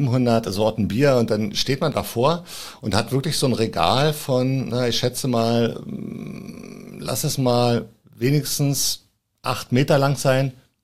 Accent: Berlin, Germany; also born or lived in Potsdam; now in Brandenburg an der Havel, Germany; Also gebürtig bin ich Potsdamer, bin dann irgendwann mal in Berlin aufgewachsen und wohne jetzt in Brandenburg an der Havel.

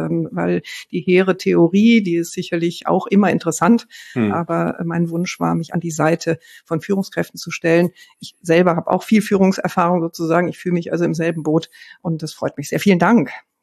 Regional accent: Rhineland, Germany; now in Berlin, Germany; ich bin Rheinländerin. Irgendwie habe ich das Gefühl, das wäre wichtig. Also ich habe einen Sinn für Lebensfreude und für Genuss. Lebe jetzt viele, viele Jahre in Berlin

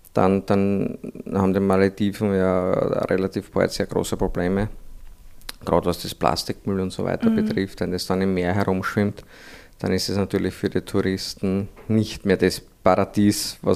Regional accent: Austria; wir sind aus Österreich, wir haben nicht einmal einen Meerzugang

